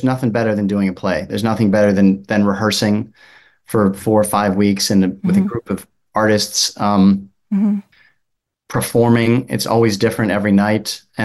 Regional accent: Evanston, Illinois, United States; also born or lived in New York; Yes, born in the city, and then I grew up in Evanston, Wilmette, and then moved around a bit.

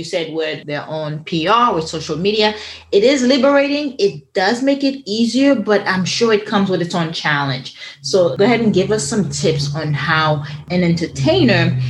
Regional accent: Boston, Massachusetts, United States; I'm from Boston. So it's nice to hear that.

